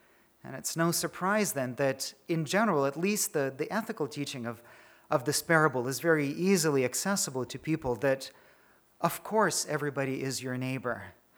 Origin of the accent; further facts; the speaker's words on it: Ukraine; now in Germany; even when I was growing up in Ukraine